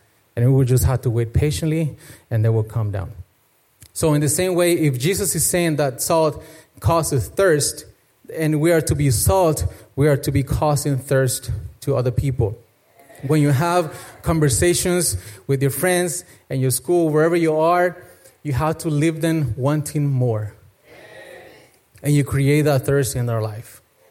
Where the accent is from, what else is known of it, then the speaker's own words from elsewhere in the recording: Mexico; I was born in Mexico and I spent most of my childhood with my grandparents, so they had a ranch